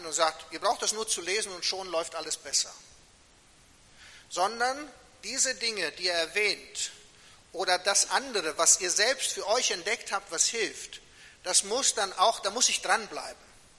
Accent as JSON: {"language": "German", "country": "Croatia", "said": "Ich komme ja ursprünglich aus Kroatien"}